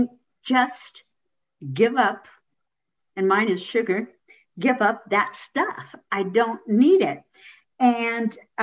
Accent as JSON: {"language": "English", "town": "Long Beach", "region": "California", "country": "United States", "said": "I was from Southern California. I was from Long Beach."}